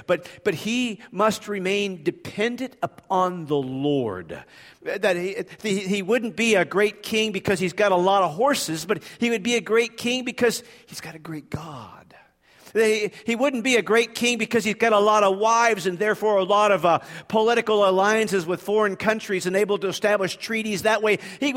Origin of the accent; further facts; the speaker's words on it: United States; in part probably because I'm an American